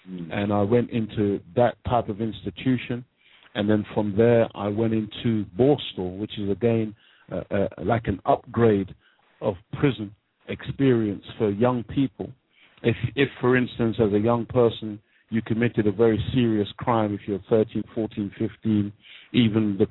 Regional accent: Jamaica; accent: Jamaican; other students, white students in my class, laughing at me every time I opened my mouth because I had my beautiful Jamaican accent.

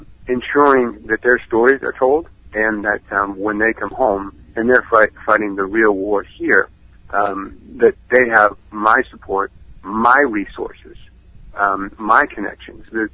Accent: Phoenix, Arizona, United States; I mean, in my hometown of Phoenix, Arizona, you know, the VA has been singled out there

